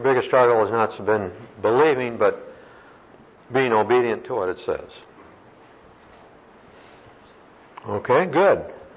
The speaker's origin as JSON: {"language": "English", "country": "United States", "tie": "born there", "said": "That's sure an unusual question since I was born in America"}